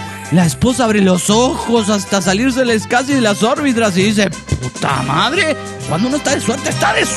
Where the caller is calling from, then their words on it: Caracas, Capital District, Venezuela; de Caracas, Venezuela.